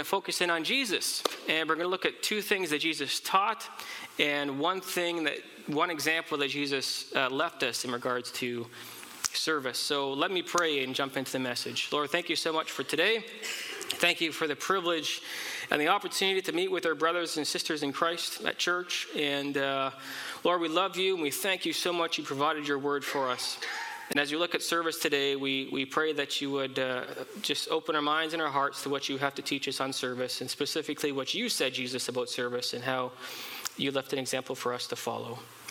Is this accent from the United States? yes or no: no; Canada; I'm always very quick to acknowledge in a proud way that I'm Canadian. It's part of my identity.